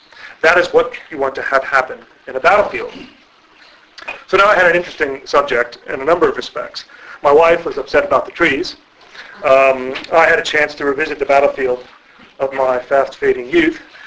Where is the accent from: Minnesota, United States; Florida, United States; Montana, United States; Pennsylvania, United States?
Pennsylvania, United States; Gettysburg; As Eric mentioned, I grew up in Gettysburg